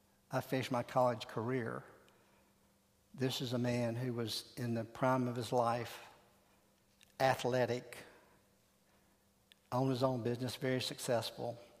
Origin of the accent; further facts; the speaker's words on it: Florida, United States; Earlier this year, I had the occasion to go back to my hometown. I grew up in a small town in Central Florida.